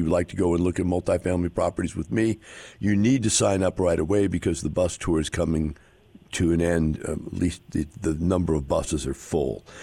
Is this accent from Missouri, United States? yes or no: yes; St. Louis, Missouri, United States; born there; You know, I was born in St. Louis, Missouri, right?